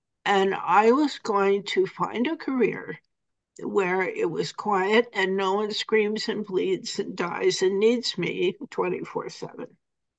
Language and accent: English; the North, United States; And, I grew up in the North, so I had never actually experienced segregation